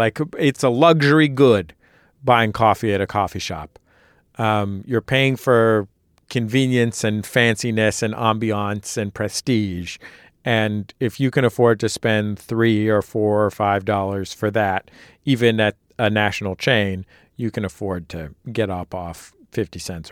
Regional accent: Scotland, United Kingdom; growing up in Scotland, a VW bug would have been far too rare to create the appropriate levels of violence among friends.

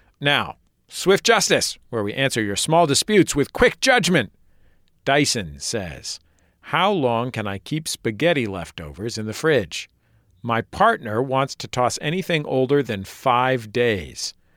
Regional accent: California, United States; you're from New England, I'm from Southern California, yeah.

